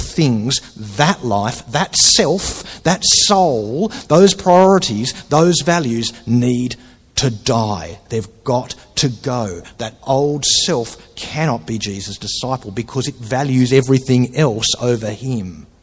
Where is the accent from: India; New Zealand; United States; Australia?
Australia; accent: Australian English; As an Australian English speaker, you know it's a way of saying the car is awesome